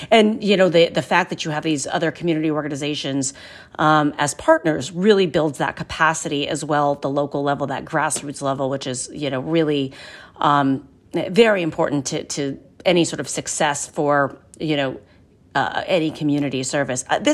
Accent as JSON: {"language": "English", "region": "Ohio", "country": "United States", "said": "Canal Fulton, Ohio, my home state."}